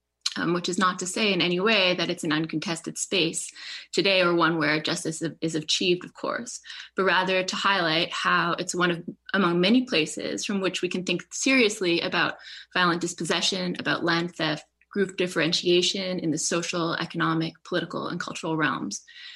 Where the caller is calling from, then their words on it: New York City, New York, United States; So yes, as Stefan mentioned, I'm speaking today from New York City, which is the traditional unceded Lenape land